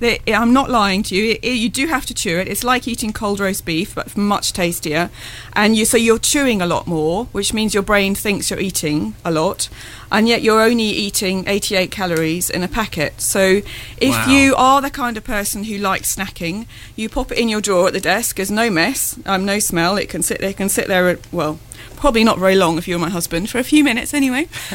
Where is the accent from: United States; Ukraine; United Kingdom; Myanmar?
United Kingdom; England; We're English, that's how we say it.